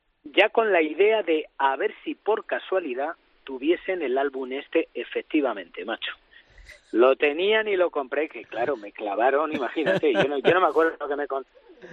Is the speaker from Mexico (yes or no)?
no; Montiel, Castilla-La Mancha, Spain; yo no sé si alguno allí en Montiel, en mi pueblo, llegó a tocarle a Aslum, pero era la celebración más absoluta.